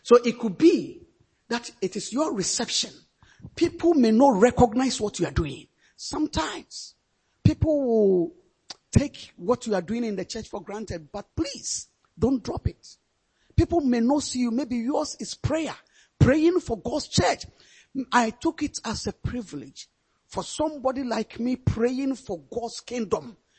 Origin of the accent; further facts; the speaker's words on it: Ghana; I am African Ghanaian. I'm from Ghana.